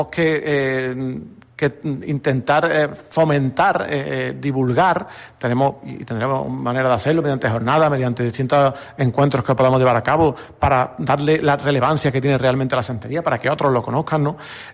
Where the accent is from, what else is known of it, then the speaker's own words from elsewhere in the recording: Lucena, Andalusia, Spain; Pero los que somos de Lucena nos gusta la santería, nos gusta la manera de sacar los santos aquí